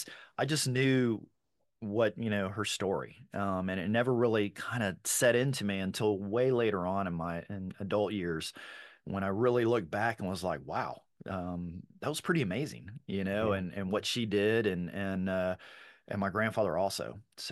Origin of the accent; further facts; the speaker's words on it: Florida, United States; I always remember having a big garden growing up in Florida in the backyard.